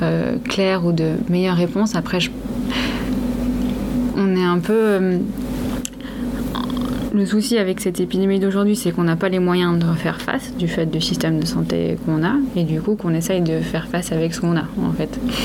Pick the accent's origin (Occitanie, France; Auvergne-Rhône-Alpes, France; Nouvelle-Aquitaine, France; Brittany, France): Brittany, France; Moi, je suis de Bretagne et du coup, parfois, ça me donne envie de revoir un peu les gens de là-bas.